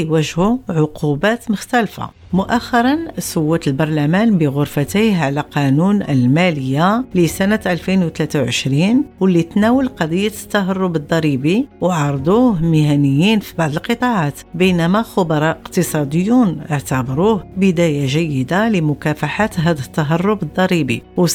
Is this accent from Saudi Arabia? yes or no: no; Morocco; وهادو كاملين ضرائب عندنا في المغرب